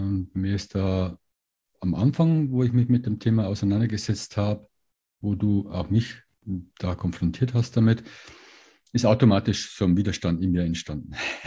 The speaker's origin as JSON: {"language": "German", "region": "Bavaria", "country": "Germany", "tie": "born or raised there", "said": "In der Nähe von Regensburg."}